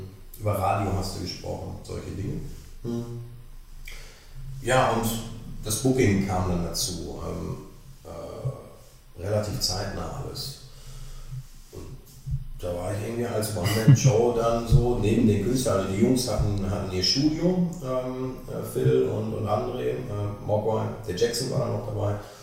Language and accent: German; North Rhine-Westphalia, Germany; Wir kommen ja hier alle aus dem Kreis Recklinghausen.